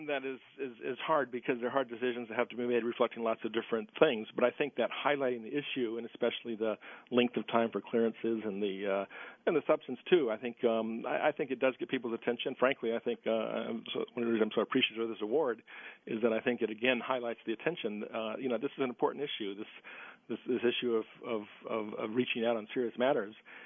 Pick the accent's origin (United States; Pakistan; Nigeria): Pakistan; born and raised in Pakistan